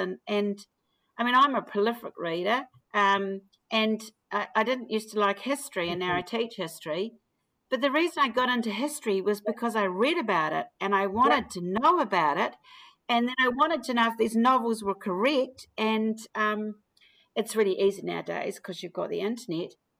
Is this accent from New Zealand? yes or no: yes; New Zealand; now in Melbourne, Australia; like, I don't know, when there's another Kiwi around, you sniff them out. And of course, I forget about my accent and I'm still getting a hard time about it.